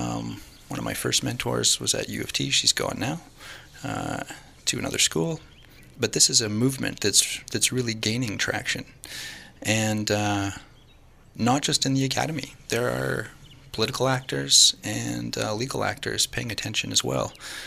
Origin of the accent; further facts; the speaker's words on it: Ontario, Canada; I am from Northern Ontario. I'm from Kuchiching First Nation, but I didn't grow up there.